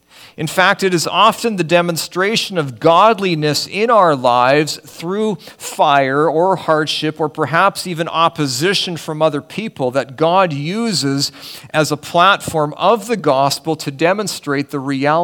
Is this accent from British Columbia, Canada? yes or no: yes; Richmond, British Columbia, Canada; actually started his ministry as a pastor in my hometown in Richmond, B.C., at a small Baptist church that my parents were attending for a short time